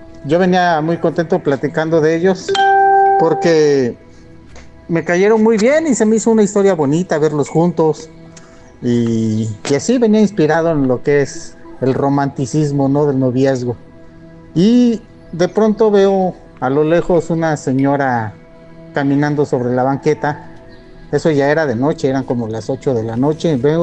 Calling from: Tijuana, Baja California, Mexico; de Tijuana.

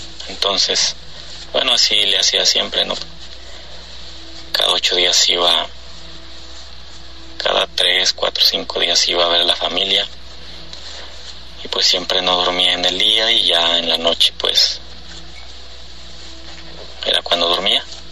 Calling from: San Felipe, Guanajuato, Mexico; soy de San Felipe, Guanajuato.

